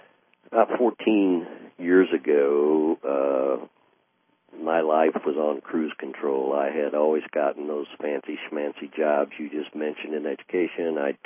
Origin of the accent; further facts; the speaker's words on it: Columbus, Indiana, United States; when I was a little guy growing up in Columbus, Indiana, every beautiful day that you just mentioned with the sunshine out